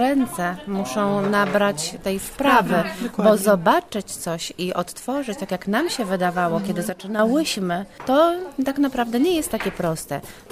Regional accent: Masovian Voivodeship, Poland; Okolice Wołomina.

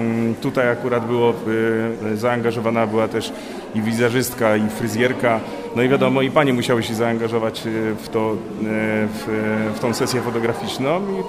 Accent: Rawa Mazowiecka, Łódź Voivodeship, Poland; ja jestem z Rawy Mazowieckiej.

